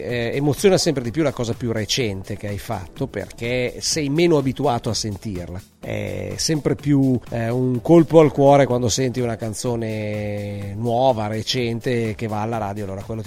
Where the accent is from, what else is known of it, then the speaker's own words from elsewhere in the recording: Lombardy, Italy; Sì, sono nato e cresciuto e ci sono ritornato.